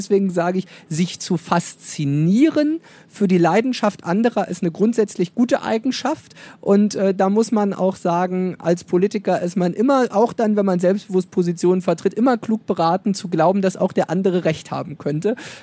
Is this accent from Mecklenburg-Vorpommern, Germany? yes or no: yes; Mecklenburg-Vorpommern, Germany; auch für meine Heimatregion und auch für Vorpommern